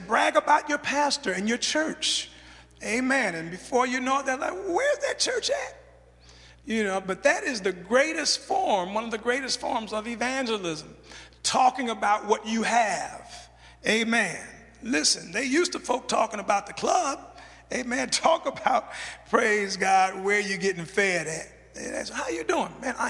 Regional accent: Chicago, Illinois, United States; I'm from Chicago, Illinois. We both were born in Illinois.

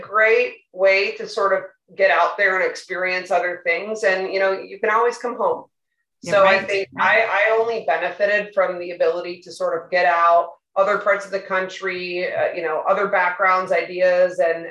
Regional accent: Chaska, Minnesota, United States; So, actually I grew up in Chaska, primarily Chanhassen, Chaska area. And I married the same guy that I went to my junior and senior high school prom with. And we still live in Chaska. So we're really kind of rooted in the community

